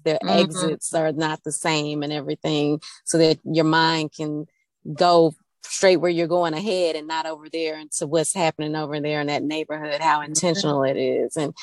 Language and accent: English; Dallas, Texas, United States; I do a lot of work in South Dallas. I'm from Oak Cliff, family's from Oak Cliff